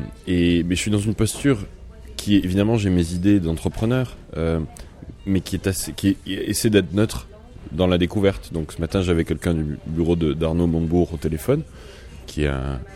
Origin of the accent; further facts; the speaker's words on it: Perpignan, Occitanie, France; born there; D'abord je suis né à Perpignan moi, donc je ne suis pas parisien, je veux le rappeler.